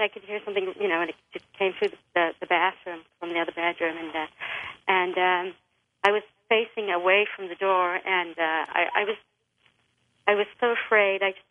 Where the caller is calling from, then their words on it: Arizona, United States; I'm calling from Arizona.